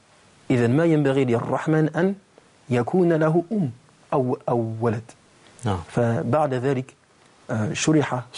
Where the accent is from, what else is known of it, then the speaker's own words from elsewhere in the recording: France; born there; Arabic is a second language; ولدت في فرنسا وهذا بلد حيث يعيش الكافرين الكافرون، وما أتاني من الإسلام إلا السوء، ونشأت على الدين النصارى